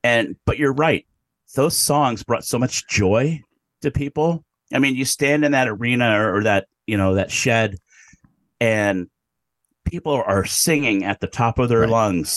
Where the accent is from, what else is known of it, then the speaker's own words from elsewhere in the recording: Florida, United States; was such a huge part of my life growing up in Florida. I mean, it's … You have to listen to … if you grew up in Florida.